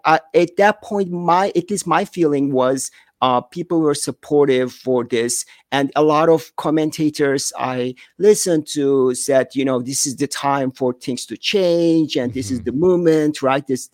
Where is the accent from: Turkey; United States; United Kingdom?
Turkey; Ankara; So basically on December 11, at Ankara, my hometown